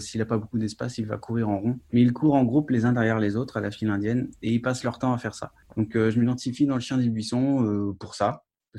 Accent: Brittany, France; En plus, je suis breton, donc il faut que je vende mon pays.

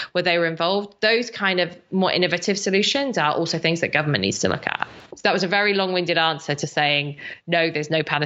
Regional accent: Wales, United Kingdom; I'm from South Wales

